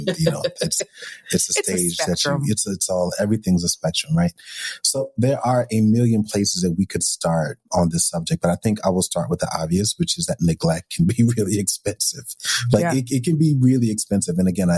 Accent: New York, United States; I'm a New Yorker.

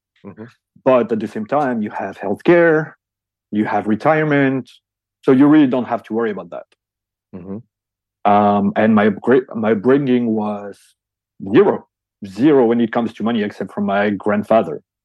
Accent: Belgium; In Belgium.

